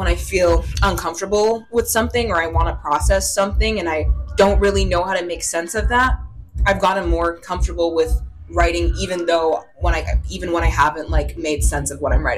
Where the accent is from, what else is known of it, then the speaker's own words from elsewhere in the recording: Toronto, Ontario, Canada; I play indie folk alternative music